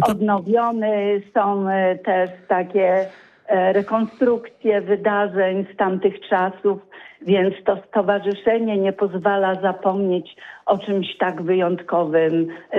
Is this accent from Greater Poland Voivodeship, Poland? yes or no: yes; Gniezno, Greater Poland Voivodeship, Poland; born there; also born or lived in Opole; Urodziłam się w Gnieźnie, tato był kolejarzem, ale właśnie 50 lat mieszkałam w Opolu.